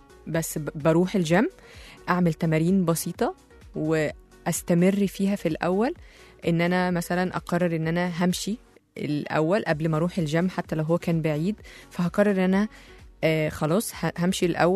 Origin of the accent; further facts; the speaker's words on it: Alexandria, Alexandria Governorate, Egypt; هنزل أمشي على البحر شوية بما إني اسكندرانية يعني